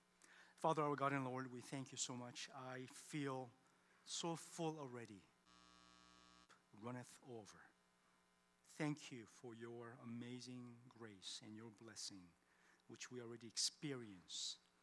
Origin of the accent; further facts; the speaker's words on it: Ann Arbor, Michigan, United States; You know, I grew up in Ann Arbor, Michigan. As an immigrant family, I was the second son.